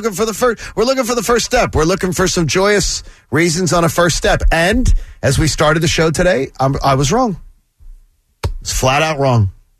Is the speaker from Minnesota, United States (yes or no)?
no; Broomall, Pennsylvania, United States; Broomall, Pennsylvania.